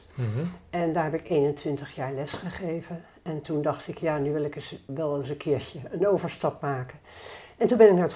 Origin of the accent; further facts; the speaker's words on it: Delft, South Holland, Netherlands; now in Amsterdam, Netherlands; ik ben geboren in Delft, daar ben ik opgegroeid. En na de kweekschool, dat zo heette dat vroeger, ben ik naar Den Haag, dat was in Den Haag, ben ik naar Amsterdam gegaan